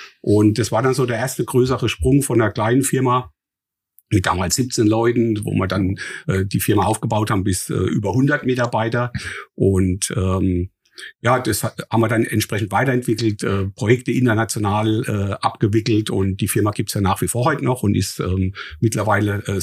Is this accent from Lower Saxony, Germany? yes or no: no; Bürgstadt, Bavaria, Germany; also born or lived in Miltenberg; Und bin in Bürgstadt geboren, beziehungsweise geboren natürlich in Miltenberg, aber in Bürgstadt aufgewachsen. Und ja, mittlerweile 58 Jahre alt.